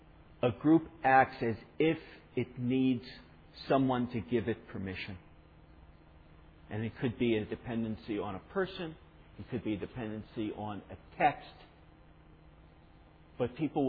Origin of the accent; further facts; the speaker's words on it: New York, United States; two friends from Long Island, about 50 miles from where I grew up in New York